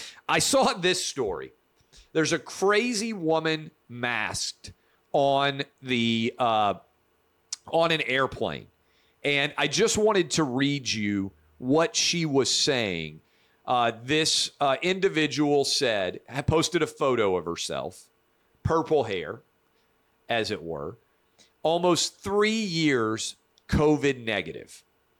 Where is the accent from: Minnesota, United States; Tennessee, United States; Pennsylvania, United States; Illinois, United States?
Tennessee, United States; Nashville; Yet another sign of why I think my hometown of Nashville is the best city in America.